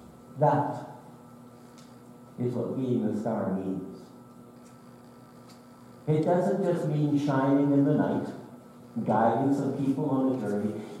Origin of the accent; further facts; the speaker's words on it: Ontario, Canada; I recall growing up in Eastern Ontario in a rural community where the church was a mile and a half down the road.